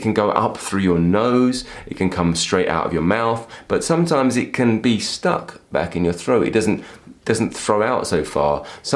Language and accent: English; England, United Kingdom; accent: East London/Essex; My natural accent is from East London, Essex in England. And even though I've lost a lot of that accent now